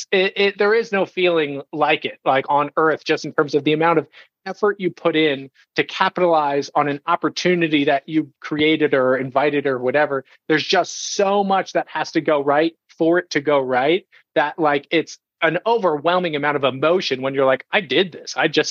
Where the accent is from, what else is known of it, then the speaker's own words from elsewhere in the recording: New York, United States; I'm from Long Island, New York, which is a bow only unit.